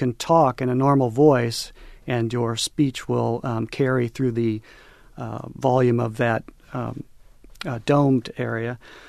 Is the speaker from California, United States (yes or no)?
no; Indianapolis, Indiana, United States; now in Cincinnati, United States; I come from Indianapolis. We had nothing like this.